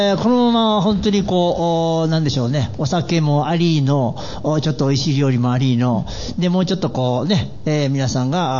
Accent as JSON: {"language": "Japanese", "town": "Ise-Shima", "region": "Mie", "country": "Japan", "said": "私ね、三重県の伊勢島出身なんですけど、三重県の伊勢島出身なんで"}